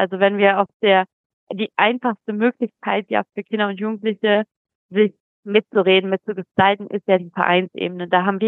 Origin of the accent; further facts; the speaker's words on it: Lower Saxony, Germany; ich komme aus Niedersachsen